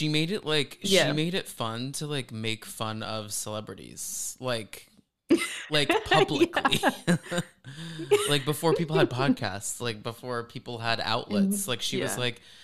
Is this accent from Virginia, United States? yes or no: no; Dallas, Texas, United States; So we grew up in Dallas.